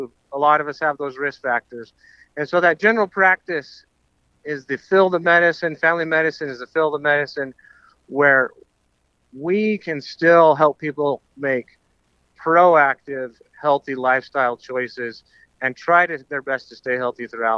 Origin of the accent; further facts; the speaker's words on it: Idaho, United States; That's right. I grew up in South Central Idaho in what is called the Magic Valley, a pretty large farming community where basically anything grows.